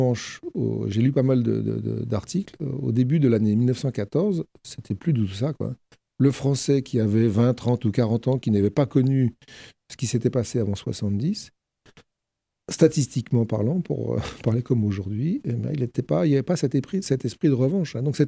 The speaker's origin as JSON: {"language": "French", "town": "Paris", "region": "Île-de-France", "country": "France", "said": "Enfin, moi, je suis parisien d'origine, donc je connaissais pas cette histoire d'optant."}